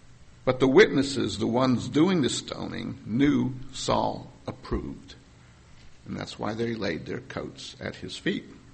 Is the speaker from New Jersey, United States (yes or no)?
yes; New Jersey, United States; I'll tell them, I'm originally from New Jersey. That's why I have this type of sense of humor.